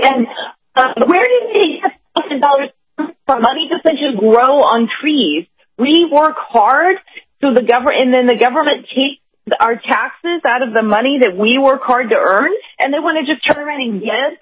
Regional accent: Atlanta, Georgia, United States; I thought, growing up in Atlanta and where Martin Luther King Jr. was from, I thought that's exactly the opposite thing of what he was asking us to do as a society.

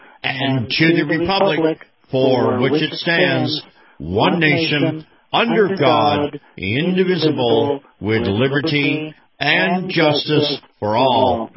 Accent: Florida, United States; For example, my home state of Florida, of all things

